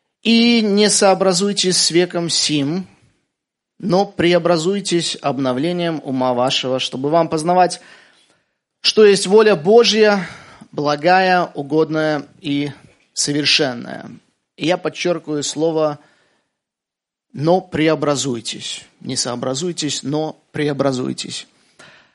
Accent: Belarus; Я брат белорус номер один.

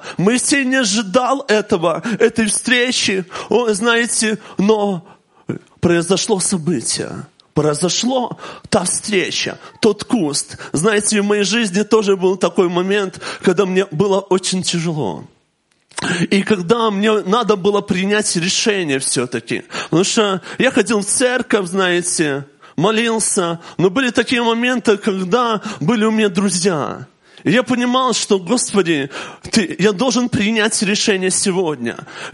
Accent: Belarus; moved away as an adult; now in Lithuania; я уеду с Беларуси. Знаете, в Литву я попал совсем случайно, просто поехал помолиться. Помолиться, это мне было 26 лет

